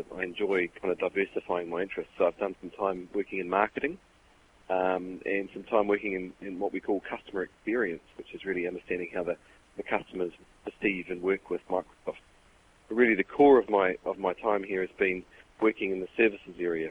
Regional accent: New Zealand; I grew up in New Zealand, way at the bottom of the world

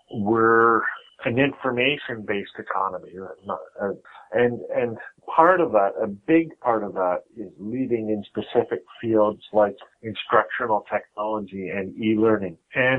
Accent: Moncton, New Brunswick, Canada; I say, hello, I'm from Moncton, New Brunswick

